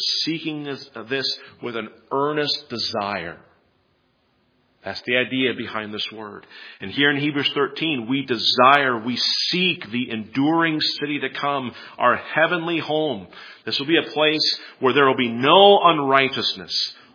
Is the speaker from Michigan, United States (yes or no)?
no; Seattle, Washington, United States; I'm from Seattle, it's going on there.